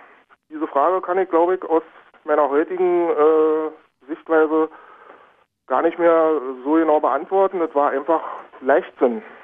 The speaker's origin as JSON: {"language": "German", "town": "Königs Wusterhausen", "region": "Brandenburg", "country": "Germany", "lives_now": "Berlin, Germany", "said": "Und ich komme ursprünglich aus Königs Wusterhausen, also in Brandenburg, also aus Brandenburg."}